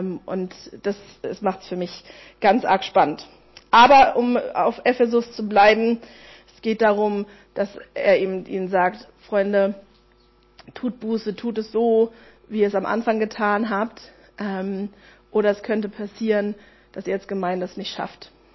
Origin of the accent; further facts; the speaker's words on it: Berlin, Germany; now in Pforzheim, Germany; Als Berliner denke ich ja, Pergamonmuseum, sind wir als Kind schon drin gewesen